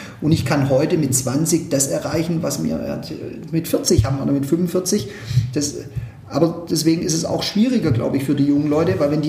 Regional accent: Backnang, Baden-Württemberg, Germany

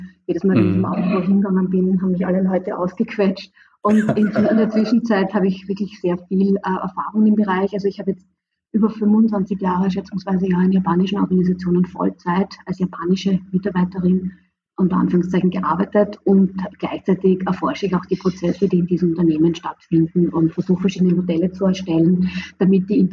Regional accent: Graz, Styria, Austria; ich bin ursprünglich aus Graz und habe aber einen iranischen Namen, wie ihr vielleicht bemerkt habt, weil mein Vater aus dem Iran stammte.

